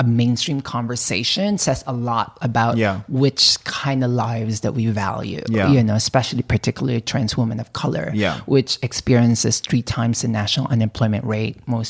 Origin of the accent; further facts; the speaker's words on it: Philippines; for me, it's just because I come from the Philippines that, I mean, we grew up poor in the Philippines.